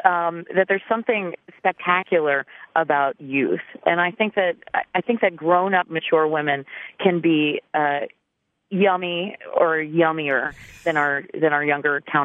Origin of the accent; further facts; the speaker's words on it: Philadelphia, Pennsylvania, United States; I grew up in Philadelphia, and, you know, the hometown band in Philadelphia is